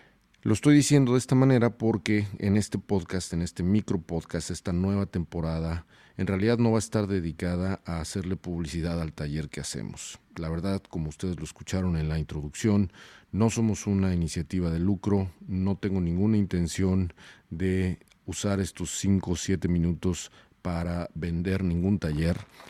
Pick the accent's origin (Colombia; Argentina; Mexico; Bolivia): Mexico; now in United States; Yo soy mexicano, pero me considero un ciudadano de América Latina